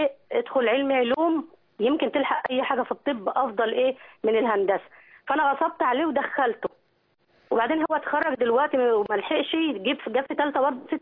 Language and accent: Arabic; Gharbia, Egypt; واحنا من الغربية،